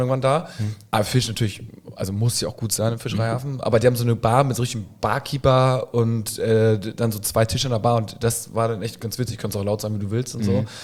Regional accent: Hamburg, Germany; Als Hamburger muss man da hin.

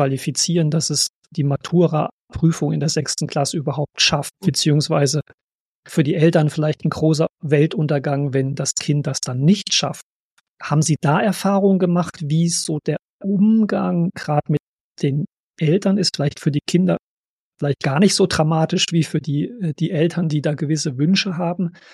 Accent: Germany; Ja, Sie haben es angesprochen, also ich kenne jetzt nur den deutschen Fall als Deutscher.

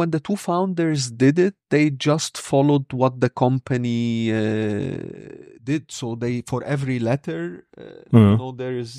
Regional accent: Beirut, Beirut Governorate, Lebanon; English is a second language; moved away as an adult; I come from Lebanon, so I grew up in Beirut.

